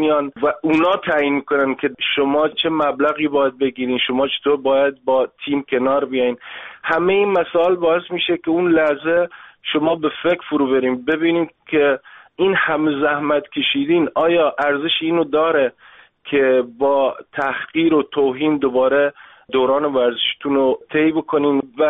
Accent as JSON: {"language": "Persian", "country": "Iran", "moved": "as an adult", "said": "من راستش موقع خوبی هم از ایران اومدم بیرون"}